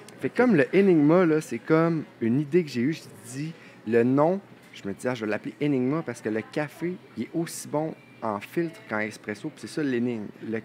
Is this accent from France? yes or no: no; Rio de Janeiro, Brazil; accent: Rio; French is a second language; C'était pas mon accent de Rio.